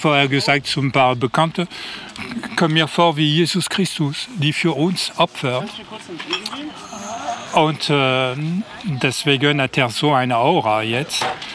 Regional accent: France; now in Germany; ich bin Franzose, in Frankreich ist ständig Rambazamba gegen die Oligarchie

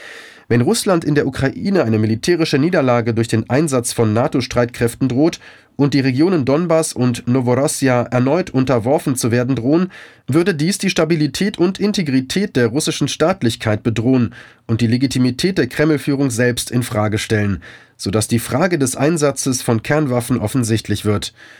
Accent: Germany; moved away as an adult; now in Africa; Ich lebe inzwischen in Afrika. Eigentlich könnte ich mir das in Ruhe anschauen, aber Deutschland ist meine Heimat.

